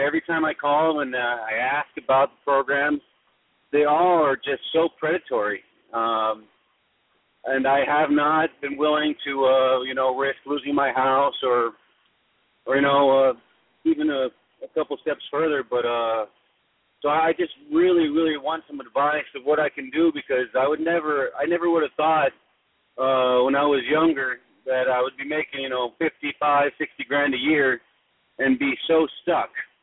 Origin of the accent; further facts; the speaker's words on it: El Paso, Texas, United States; I'm from El Paso, Texas.